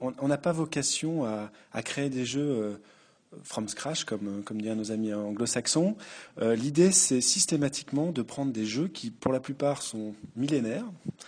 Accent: France; Bonjour, donc … je suis français.

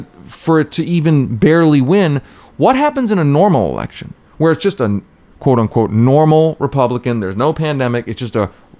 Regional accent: Philadelphia, Pennsylvania, United States; now in Denver, United States; I grew up in Philadelphia. I live in Denver now, but I grew up in Philadelphia.

